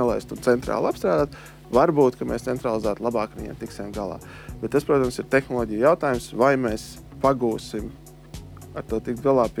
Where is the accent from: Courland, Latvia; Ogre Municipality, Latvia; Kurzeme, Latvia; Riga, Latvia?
Riga, Latvia; tā kā es kā rīdzinieks